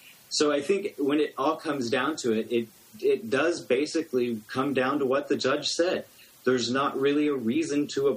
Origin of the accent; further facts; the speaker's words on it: Indiana, United States; I mean, we're both here from Indiana, so we know how hard it is to amend our constitution.